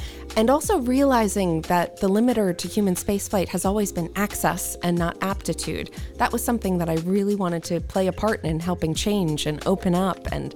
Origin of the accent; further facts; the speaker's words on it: Jupiter, Florida, United States; So I was born and raised in Jupiter, Florida